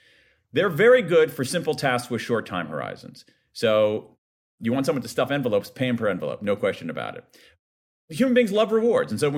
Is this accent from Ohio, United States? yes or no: yes; Ohio, United States; And as they say in my home state of Ohio, that's a hard egg to unscramble, man.